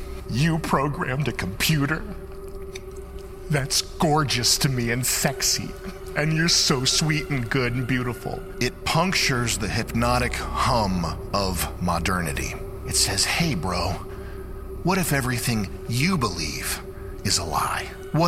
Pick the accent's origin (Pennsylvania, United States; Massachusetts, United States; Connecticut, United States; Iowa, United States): Connecticut, United States; Wilton; Oh, nice. I'm from Wilton.